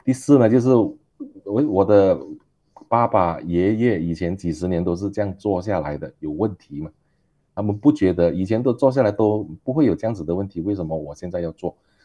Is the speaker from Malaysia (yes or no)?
yes; Malaysia; 我们马来西亚人呢，其实我们看到我这里有列出了7个马来西亚人要不得的心态了